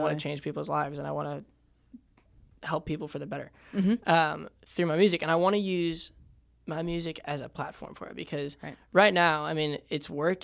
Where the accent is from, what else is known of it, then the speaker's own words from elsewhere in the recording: New York, United States; I grew up in New York. No one listens to country music but me.